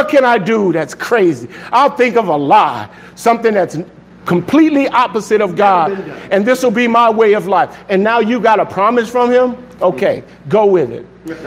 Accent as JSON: {"language": "English", "town": "Los Angeles", "region": "California", "country": "United States", "tie": "born or raised there", "said": "I grew up in South Central LA. I got robbed by knife point when I was in the 7th grade."}